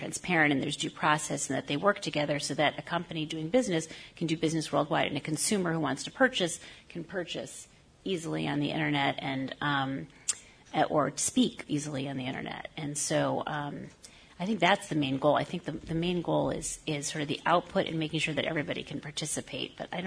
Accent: New York, United States; I'm from New York, so I speak quickly.

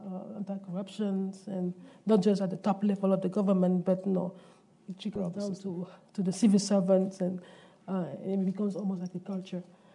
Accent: Cameroon; And of course, Cameroon, my home country, who's like the pillar of the region.

